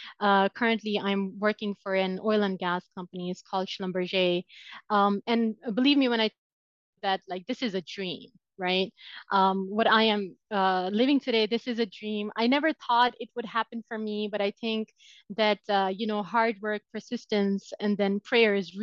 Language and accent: English; Multan, Punjab, Pakistan; English is a second language; So originally, I am from Pakistan. I come from a city, Multan. It's not one of the, you know, known cities of Pakistan, like Islamabad, Karachi, Lahore. Those are the big cities. I come from Multan.